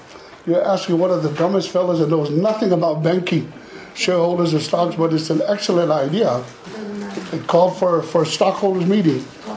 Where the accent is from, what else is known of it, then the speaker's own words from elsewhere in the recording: Laie, Hawaii, United States; I was raised in La'i. We used to make kulolo. We had lo'is, go fishing. The real, real old style Hawaiian way of living, it's gone.